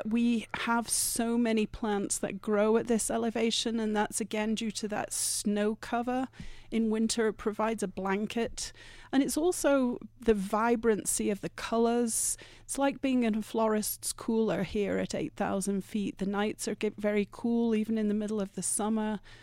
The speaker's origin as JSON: {"language": "English", "region": "England", "country": "United Kingdom", "moved": "yes", "lives_now": "Vail, United States", "said": "Originally, I'm from much further east. I'm from the British Isles, but I've been in Vail now for almost 30 years."}